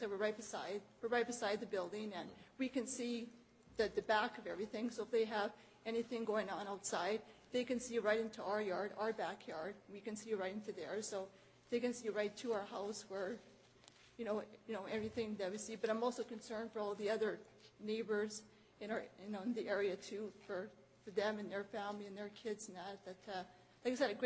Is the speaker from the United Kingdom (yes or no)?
no; St. Boniface, Manitoba, Canada; I'm from St. Boniface.